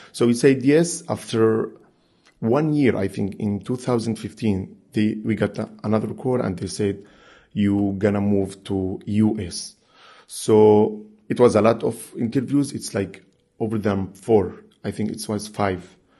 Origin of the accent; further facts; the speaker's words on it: Syria; moved away; I'm from Syria. So in 2012, I moved to Turkey, to Istanbul.